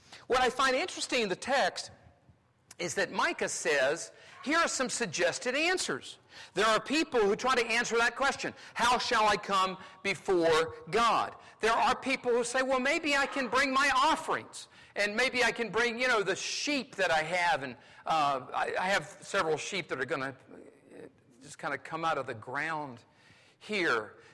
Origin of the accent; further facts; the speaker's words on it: North Carolina, United States; accent: Southern; I love living in the South. I grew up in North Carolina. I've lost my Southern accent because I married a Yankee.